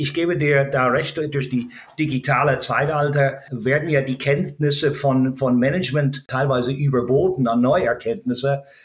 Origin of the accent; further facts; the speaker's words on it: Ireland; Also ich bin ja in Irland aufgewachsen